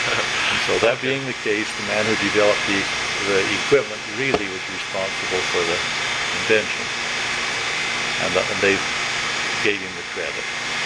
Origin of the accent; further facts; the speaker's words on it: Murray, Utah, United States; I grew up in Murray, Utah, boy.